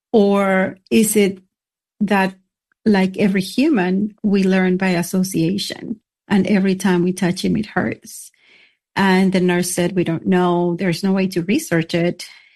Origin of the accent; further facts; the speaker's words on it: Colombia; English is a second language; I am Hispanic. I was born in Colombia, born and raised.